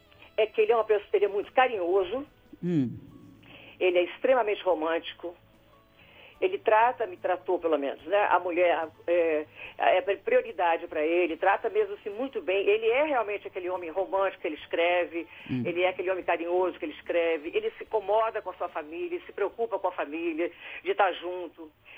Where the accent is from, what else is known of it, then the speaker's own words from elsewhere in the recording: São Paulo, Brazil; Eu cresci ouvindo … aqui em São Paulo